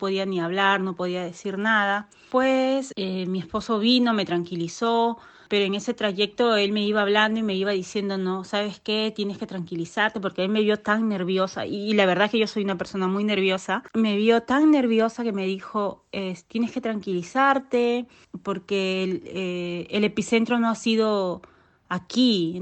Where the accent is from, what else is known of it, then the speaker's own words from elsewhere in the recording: Pisco, Ica, Peru; moved away as an adult; now in Cusco, Peru; sucedió un terremoto muy fuerte en la ciudad de Pisco, en mi ciudad natal, en Perú. Para este entonces ya yo estaba casada, me había mudado de mi ciudad natal a vivir a Cusco.